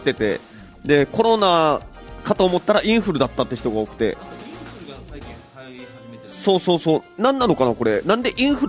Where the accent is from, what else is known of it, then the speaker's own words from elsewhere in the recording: Kyushu, Japan; 頑固親父、その、九州男児ですから